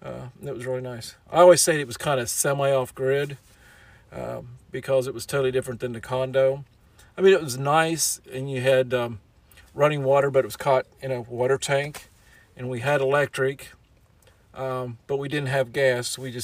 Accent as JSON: {"language": "English", "region": "West Virginia", "country": "United States", "said": "I'm from West Virginia originally, but I've lived in several different states, and I've lived out of the country also."}